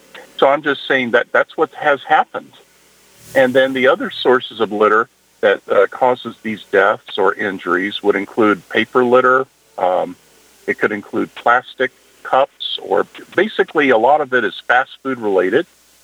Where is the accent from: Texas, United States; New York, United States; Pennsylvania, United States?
Texas, United States; And for example, my home state, we mentioned 10 states. Texas now outdoes any state for litter and debris crash deaths.